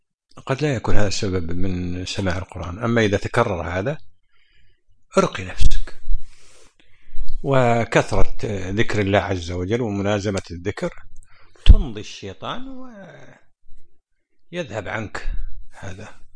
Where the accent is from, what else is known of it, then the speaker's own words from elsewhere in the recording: Kuwait; والله يا الجو عندنا في الكويت ما مثله، من شهر 10 إلى 4 هذا أزين جو ما شاء الله